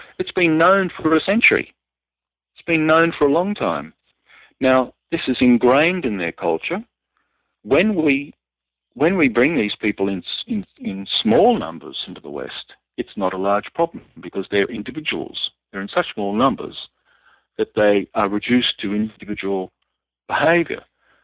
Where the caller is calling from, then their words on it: Sydney, New South Wales, Australia; In Australia, for example, I'm speaking from Sydney now.